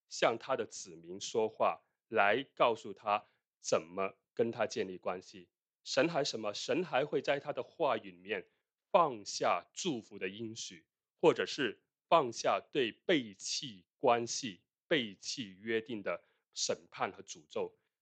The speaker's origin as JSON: {"language": "Chinese", "country": "China", "said": "那比如说我们在我们中国人的文化里面哈，那通常情是要比义要多的，在我们中国人的文化里面，是不是？"}